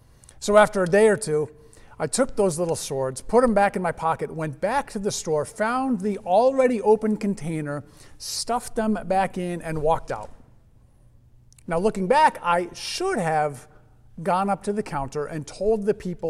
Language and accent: English; Connecticut, United States; I grew up in Connecticut, and about age 12, I think it was, I found myself in a little gift shop